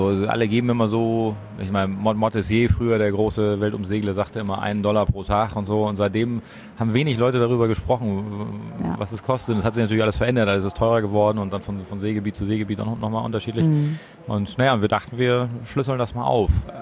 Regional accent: Bahamas; weil bei uns in Bahamas gibt es keine Dämmerung, nicht so richtig zumindest, das ist wie ein Kippschalter, Klackduster.

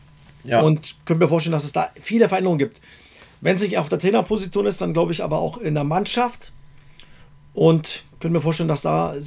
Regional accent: East Germany, Germany; ich als Ossi schon 1000 Mal gesagt, bin befangen

